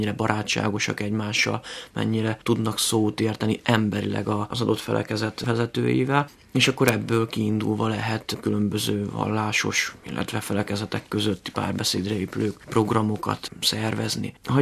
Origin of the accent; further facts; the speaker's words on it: Jánkmajtis, Szabolcs-Szatmár-Bereg, Hungary; Egyébként Jángmajtisról származom, ez Szatmári vidék egy kis települése közel a 3-as határhoz.